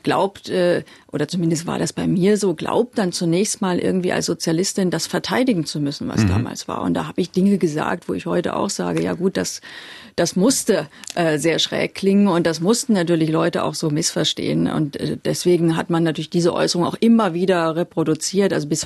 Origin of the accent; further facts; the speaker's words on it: East Germany, Germany; Ich bin natürlich in der DDR geboren, ich bin da aufgewachsen